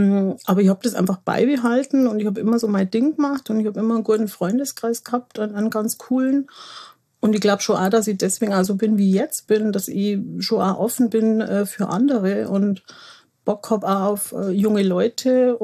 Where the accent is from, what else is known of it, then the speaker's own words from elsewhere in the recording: Rosenheim, Bavaria, Germany; Ich bin direkt in Rosenheim aufgewachsen. So mein Kindergartenweg war über die Loretto-Wiese. Grundschule war so das jetzige Karlscheuer.